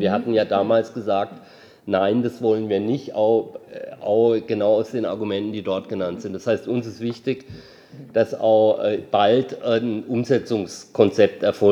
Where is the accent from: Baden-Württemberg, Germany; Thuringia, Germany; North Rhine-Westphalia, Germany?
Baden-Württemberg, Germany; Freiburg; Und wir nutzen ja als Freiburger diese Orte auch sehr gern